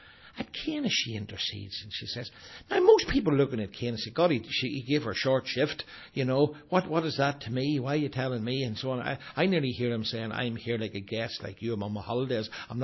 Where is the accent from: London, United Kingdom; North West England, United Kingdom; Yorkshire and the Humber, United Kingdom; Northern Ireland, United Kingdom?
Northern Ireland, United Kingdom; Belfast; Growing up in Belfast and the Troubles and so on